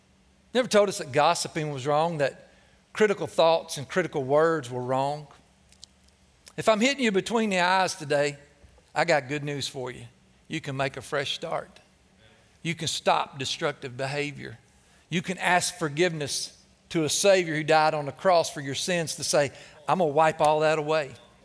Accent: Cleveland, Tennessee, United States; You know, growing up in the Vatican City, Cleveland, Tennessee, of our denomination, I was taught really strictly everything that we did not believe.

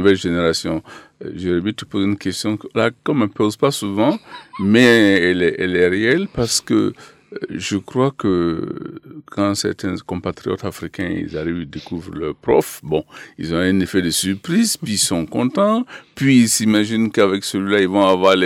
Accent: Sara, Burkina Faso; born there; also born or lived in Bobo-Dioulasso; Alors moi, je suis né au Burkina Faso, dans un petit village qui s'appelle Sara

